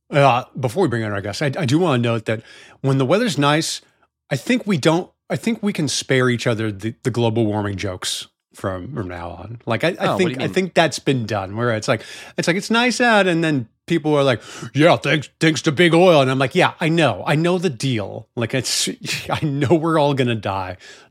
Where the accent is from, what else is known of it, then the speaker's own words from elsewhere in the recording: Midwest, United States; also born or lived in New England / New York; because I grew up in the Midwest, and because I went to college in the Northeast, like in New England, and then spent a lot of time in New York